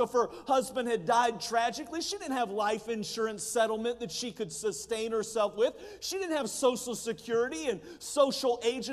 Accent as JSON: {"language": "English", "country": "United States", "tie": "born or raised there", "said": "I know that I am, and I grew up in America, red, white, and blue, and all of that."}